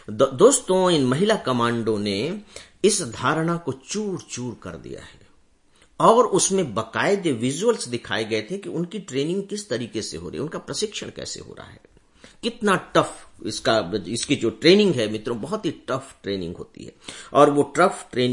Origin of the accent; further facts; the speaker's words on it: Chhattisgarh, India; मैं स्वयं भी छत्तीसगढ़ से हूं और उस स्टेट को, उस एरिया को बहुत अच्छे से जानता हूं